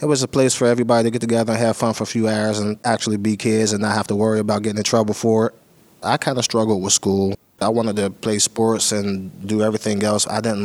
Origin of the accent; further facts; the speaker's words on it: Pittsburgh, Pennsylvania, United States; I'm from the Hill District. I was born and raised at Robinson Court, then moved up Chauncey Drive when I was young.